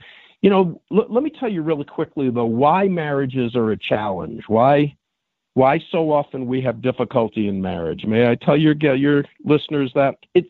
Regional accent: Farmington, New Mexico, United States; people ask me, where did you grow up? I say, I'm trying to do it in Farmington, New Mexico.

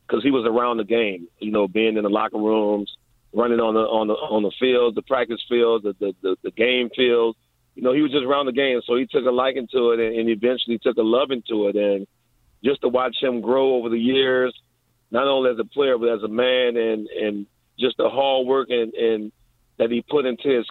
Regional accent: New Orleans, Louisiana, United States; I can truly say, even though I'm from New Orleans, and I think we have some pretty good ball in Louisiana

